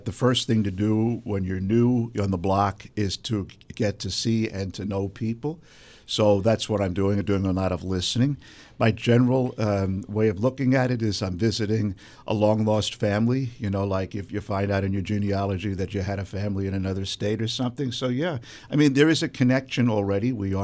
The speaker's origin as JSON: {"language": "English", "town": "Brooklyn", "region": "New York", "country": "United States", "accent": "Brooklyn", "said": "I don't know if you can hear my Brooklyn accent, because I'm originally from Brooklyn"}